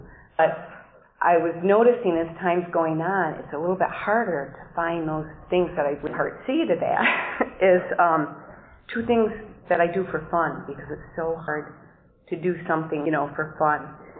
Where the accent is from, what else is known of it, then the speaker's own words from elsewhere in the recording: Potsdam, New York, United States; I'm from Potsdam, New York.